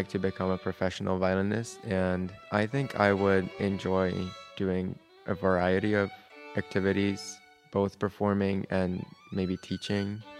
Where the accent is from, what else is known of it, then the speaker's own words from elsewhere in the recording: Budapest, Hungary; now in Los Angeles, United States; from Hungary, and I'm currently studying at the Colburn Music Academy in Los Angeles, California. I grew up in Budapest, which is a very culturally diverse city